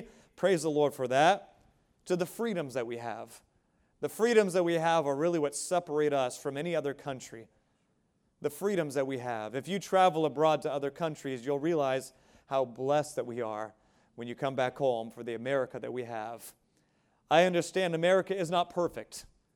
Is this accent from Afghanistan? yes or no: no; United States; Many would say this as an American, and we are accused of this, rightfully so, that I'm proud to be American.